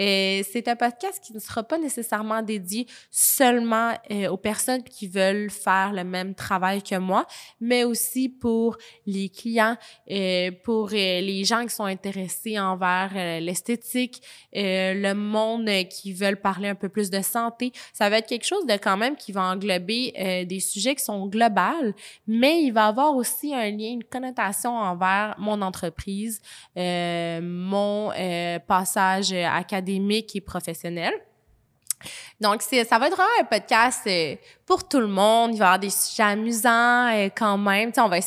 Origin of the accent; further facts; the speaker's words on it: Quebec City, Quebec, Canada; Moi, à ma naissance, je suis née à l'hôpital Jeffrey Hill à Québec. Donc, quand que je disais que je suis québécoise aussi, ben c'est parce que je suis née à Québec.